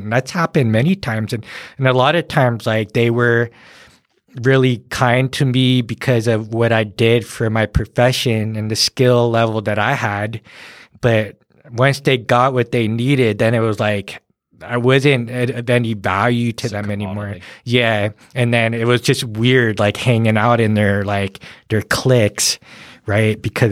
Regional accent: California, United States; growing up in California and watching Hollywood

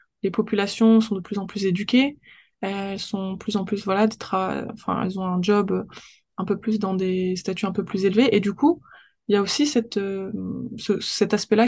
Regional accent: France; les nouvelles générations, on est né en France, on a grandi en France, et la culture française, elle fait totalement partie de notre identité.

